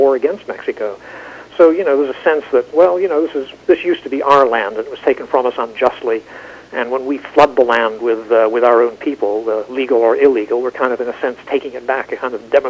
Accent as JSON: {"language": "English", "region": "Northern Ireland", "country": "United Kingdom", "said": "I come from Northern Ireland, where, you know, the border with the Republic of Ireland has been a very important thing for a long time."}